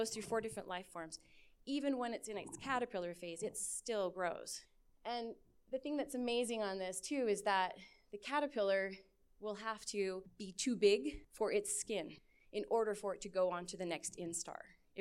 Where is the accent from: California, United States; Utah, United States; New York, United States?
Utah, United States; So when I was growing up in Cache Valley, the monarch butterfly was a part of my life growing up.